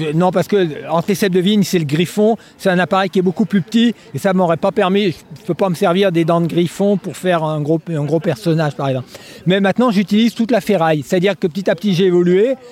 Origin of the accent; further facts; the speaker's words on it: Auvergne-Rhône-Alpes, France; Oui, je suis de l'Ardèche, du col de l'Escrinet, où j'étais éleveur de chèvres, avant de faire les sculptures.